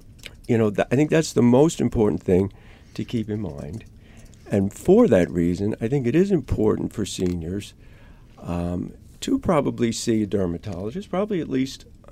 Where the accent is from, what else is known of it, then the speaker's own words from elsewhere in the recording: Long Island, New York, United States; I grew up on Long Island.